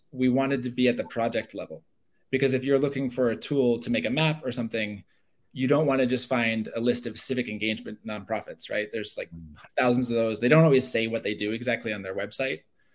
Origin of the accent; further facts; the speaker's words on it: United States; being American, being from the US, I know we often think like within our borders